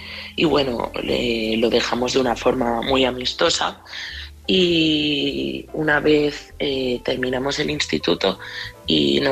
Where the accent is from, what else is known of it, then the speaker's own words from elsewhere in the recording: Madrid, Community of Madrid, Spain; de Madrid